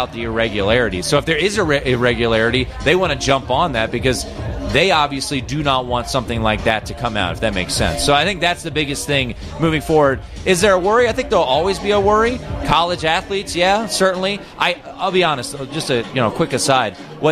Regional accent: Washington, District of Columbia, United States; then I worked in local radio in the Washington, D.C. area, my hometown

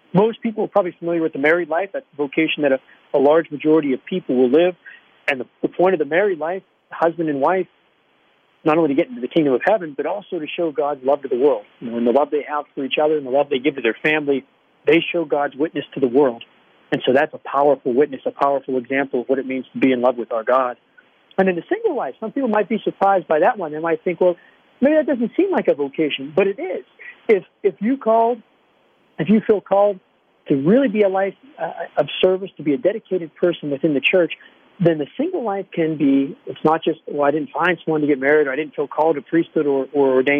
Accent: Aspinwall, Pennsylvania, United States; I'm a Pittsburgh-born guy. I grew up in Aspinwall, went to St. Scholastica Parish in Aspinwall and St. Scholastica Grade School. I'm an only child, but I spent my entire life in Aspinwall.

